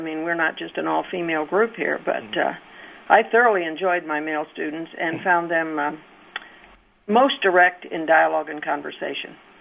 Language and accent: English; Effingham, Illinois, United States; About 39 years experience, but 35 in Effingham, which is my hometown, and admittedly not too many minorities.